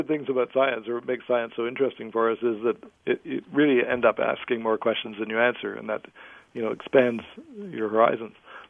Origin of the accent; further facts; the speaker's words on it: Toronto, Ontario, Canada; where I grew up in Toronto, there was a group called the Toronto Junior Field Naturalists